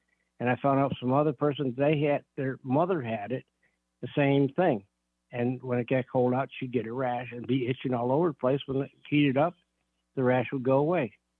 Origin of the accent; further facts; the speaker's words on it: Buffalo, New York, United States; moved away; I'm from Buffalo, actually, but 50-some-odd years ago.